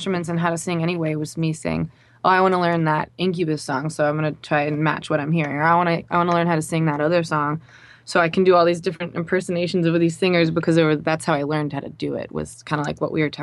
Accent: Indiana, United States; also born or lived in Boston; now in Los Angeles, United States; I grew up in Indiana and then spent a couple of years in Boston and had a job in New York that fell through

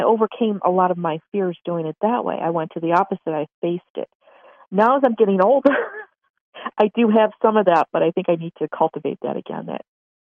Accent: Buffalo, New York, United States; I'm not from a big city. Okay. I'm from Buffalo, New York. Nothing.

